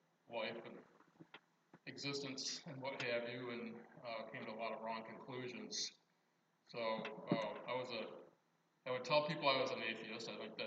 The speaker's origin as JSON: {"language": "English", "town": "East Lansing", "region": "Michigan", "country": "United States", "tie": "born or raised there", "said": "I'm from a family that were original settlers of this town, but I was born and raised in East Lansing, Michigan."}